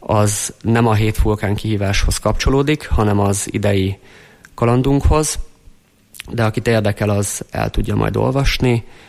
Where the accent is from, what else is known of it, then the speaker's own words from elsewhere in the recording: Hungary; Első magyarként sikerült megmászni, úgyhogy erre büszke vagyok